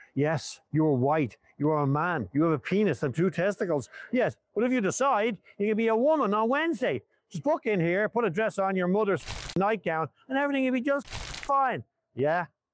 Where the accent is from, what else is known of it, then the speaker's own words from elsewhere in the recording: Ireland; take it from me, I'm Irish.